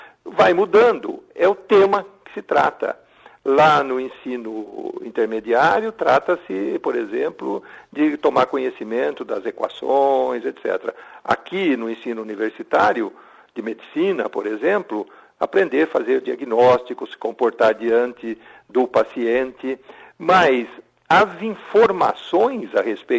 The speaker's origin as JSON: {"language": "Portuguese", "town": "Birigui", "region": "São Paulo", "country": "Brazil", "tie": "born or raised there", "said": "Tenho excelentes lembranças dos meus professores da escola secundária lá na minha cidade de Birigui, que era uma cidade que há 50 anos era muito mais isolada do que é hoje, distante da capital."}